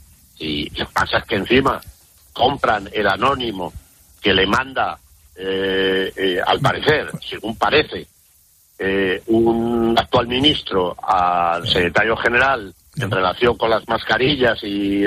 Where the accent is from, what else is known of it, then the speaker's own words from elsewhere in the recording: Castile, Spain; Bueno, a ver, los dos somos castellanos, ¿no?